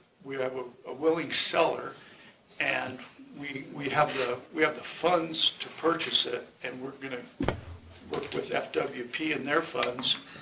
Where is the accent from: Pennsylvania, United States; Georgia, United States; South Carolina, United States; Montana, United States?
Montana, United States; now in Helena, United States; I grew up in Northwest Montana, but I've lived in Helena my adult life.